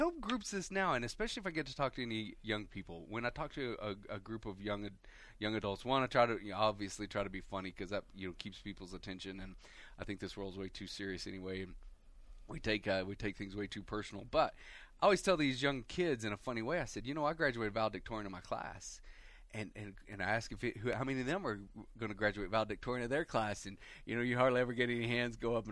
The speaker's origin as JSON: {"language": "English", "town": "Dora", "region": "New Mexico", "country": "United States", "tie": "born or raised there", "said": "But growing up there, people would say, well, where did you grow up? And you know, you say Dora, New Mexico, nobody even knows where that is"}